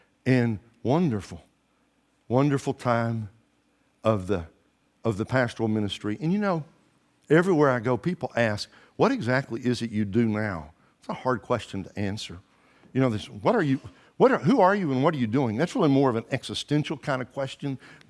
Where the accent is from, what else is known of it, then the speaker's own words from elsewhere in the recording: Alabama, United States; also born or lived in Memphis / Tennessee; now in Dallas, United States; I was born in Memphis and grew up in Alabama, went to college in Tennessee, Chattanooga, Tennessee.